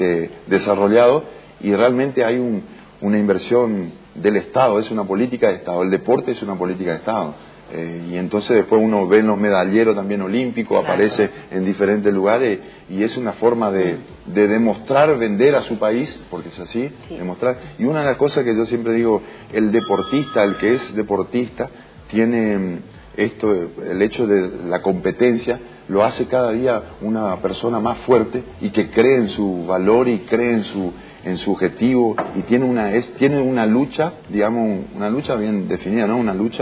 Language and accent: Spanish; Misiones, Argentina